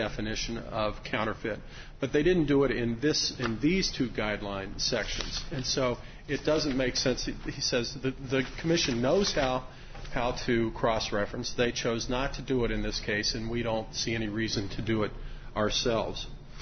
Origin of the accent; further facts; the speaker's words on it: Charleston, West Virginia, United States; Oh, by the way, I'm from Charleston, West Virginia.